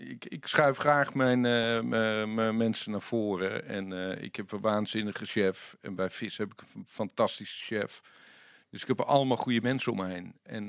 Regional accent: Amsterdam, North Holland, Netherlands; Want als Amsterdammer ga je niet naar een beursrestaurant.

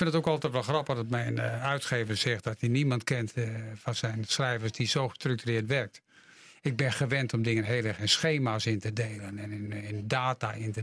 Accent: Dokkum, Friesland, Netherlands; moved away as an adult; Nee, ik ben in Dokkum geboren in 1958. En daar heb ik tot mijn 18e gewoond. Toen ben ik in Groningen gaan studeren.

